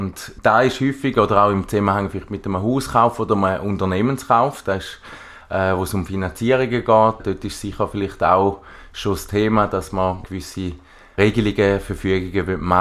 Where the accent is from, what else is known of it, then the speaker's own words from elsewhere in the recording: St. Gallen, Switzerland; Ich komme eben aus dem Raum St. Gallen, bin dort auch bei der OBT beschäftigt, am Hauptsitz.